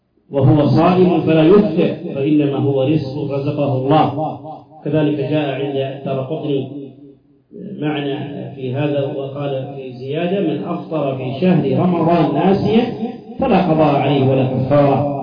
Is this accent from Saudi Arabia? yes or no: yes; Saudi Arabia